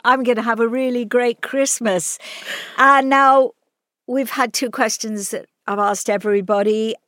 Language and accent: English; London, United Kingdom; I'm a Londoner